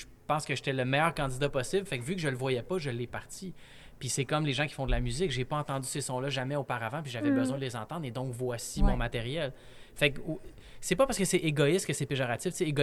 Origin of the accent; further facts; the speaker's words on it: Montreal, Quebec, Canada; j'ai grandi, j'ai été élevé à Montréal.